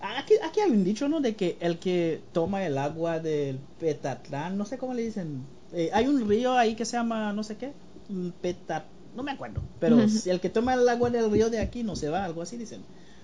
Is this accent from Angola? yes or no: no; Haiti; moved away as an adult; now in Culiacán, Mexico; Vivo aquí en Culiacán, yo soy de Haití. Y bueno, estoy aquí en México desde el año 2010. Estudié aquí, trabajo aquí. Realmente ya hago mi vida aquí en México.